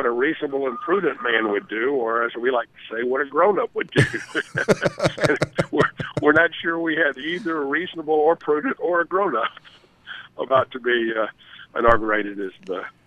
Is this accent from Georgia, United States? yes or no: yes; Atlanta, Georgia, United States; I grew up in Atlanta, have great respect for him.